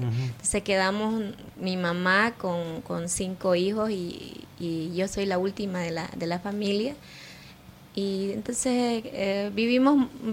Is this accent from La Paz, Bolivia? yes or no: no; Cotagaita, Potosí, Bolivia; born there; now in Santa Cruz, Bolivia; Yo soy nacida en Potosí, en la provincia Norchichas de Potosí, en la capital de la provincia Norchichas, que se llama Cotagaita, es en el sur de Potosí.